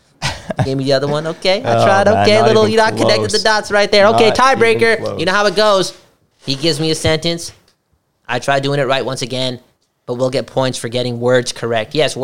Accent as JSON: {"language": "English", "country": "Canada", "said": "I'm Canadian. I can take it."}